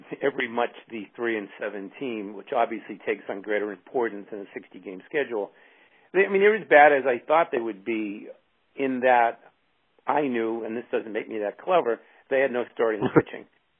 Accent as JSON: {"language": "English", "town": "Boston", "region": "Massachusetts", "country": "United States", "tie": "born or raised there", "said": "that surprises some people that I grew up in Fenway"}